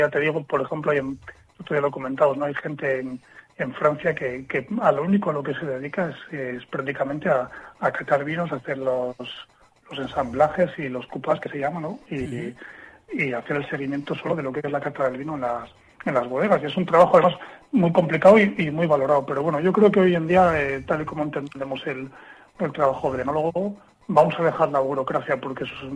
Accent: Asturias, Spain; Yo, como bien sabes, somos de Asturias. Mi padre fue uno de los fundadores de Dominio de Tares en el año 2000. Y bueno, yo había estudiado en Asturias, mi formación en ingeniería química.

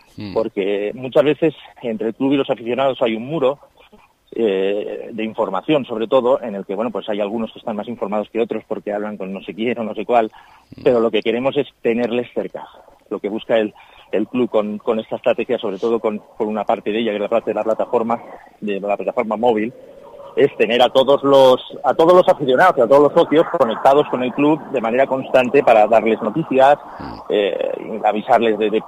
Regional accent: Madrid, Community of Madrid, Spain; now in Laredo, Spain; Desde los 10 años que llevo viviendo en Laredo, porque yo vengo de Madrid

